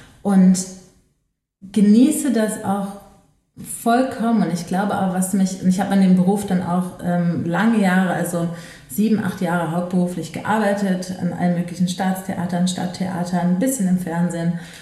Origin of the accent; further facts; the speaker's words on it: Düsseldorf, North Rhine-Westphalia, Germany; Aber ich komme aus Düsseldorf